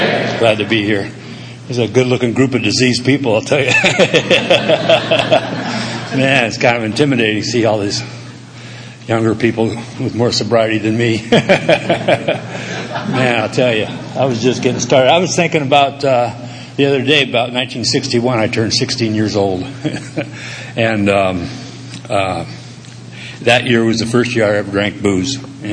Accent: Alameda, California, United States; I was born and raised in Alameda, California, Northern California, an island in San Francisco Bay.

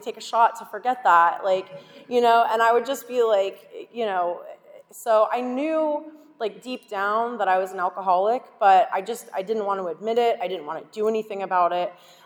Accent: Tampa, Florida, United States; I grew up here in Tampa. My parents were married for 40 plus years.

